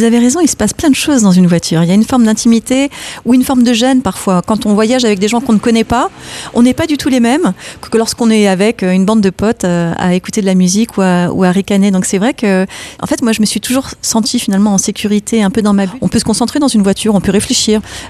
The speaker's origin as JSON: {"language": "French", "town": "Paris", "region": "Île-de-France", "country": "France", "said": "comme je suis parisienne, c'est très compliqué de conduire à Paris."}